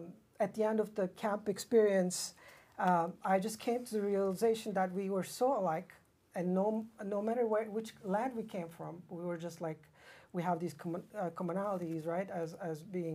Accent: Turkey; I grew up in Turkey

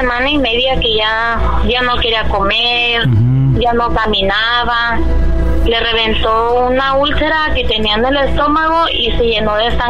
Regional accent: Michoacán, Mexico; now in Colima, Mexico

